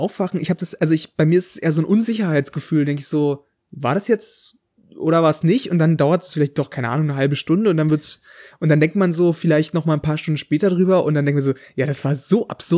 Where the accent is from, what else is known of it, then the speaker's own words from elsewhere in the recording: Saxony-Anhalt, Germany; lande ich in Sachsen-Anhalt, also da, wo ich aufgewachsen bin